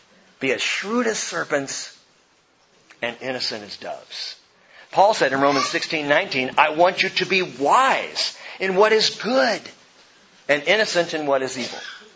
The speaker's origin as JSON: {"language": "English", "region": "California", "country": "United States", "tie": "born or raised there", "said": "We grew up in Southern California. You go to the zoo to see this kind of thing."}